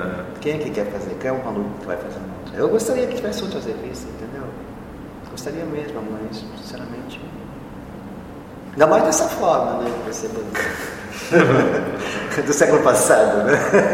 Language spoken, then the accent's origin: Portuguese; Santos, São Paulo, Brazil; Eu cresci vendo futebol de várzea em Santos.